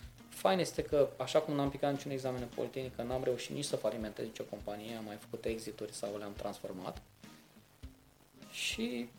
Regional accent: Brăila, Brăila County, Romania; moved away as an adult; eu sunt din Brăila, până la aproape 20 de ani am stat acolo.

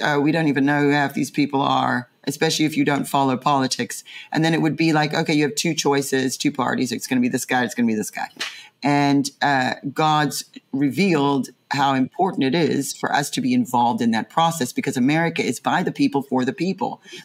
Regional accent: South Africa; Yeah, like I'm from South Africa.

